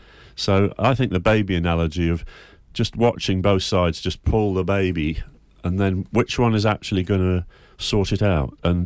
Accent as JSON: {"language": "English", "region": "North East England", "country": "United Kingdom", "tie": "born or raised there", "said": "I grew up in the North East, and I just remember back to the community I grew up"}